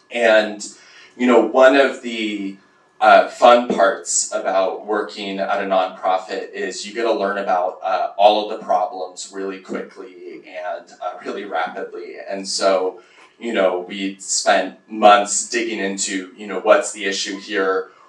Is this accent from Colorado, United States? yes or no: no; Hood River, Oregon, United States; I grew up in Hood River. I watched the glaciers get smaller every year.